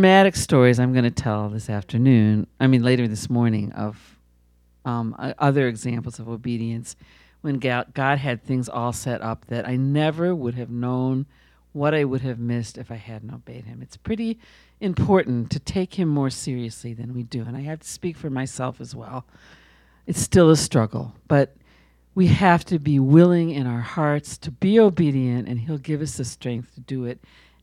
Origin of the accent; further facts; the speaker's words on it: Israel; So she was interested to hear that I was from Israel.